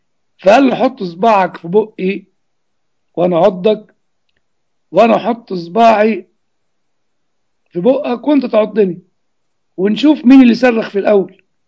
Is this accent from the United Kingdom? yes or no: no; Upper Egypt, Egypt; عندنا في الصعيد يقول لك ايه، ساعة قطع الجريد يفعل الله ما يريد.